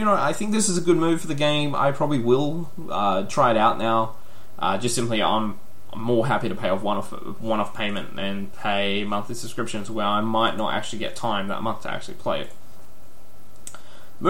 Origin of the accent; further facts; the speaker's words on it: Australia; I'm from Australia.